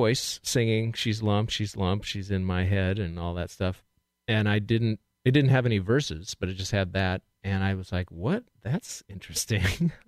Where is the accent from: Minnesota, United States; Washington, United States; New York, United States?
Washington, United States; Seattle; I'm from Seattle.